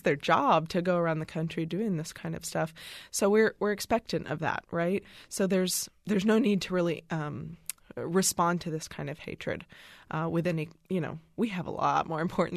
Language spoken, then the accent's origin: English; Fort Worth, Texas, United States; I've lived my entire life. I'm 35 years old and born and raised in Fort Worth, Texas.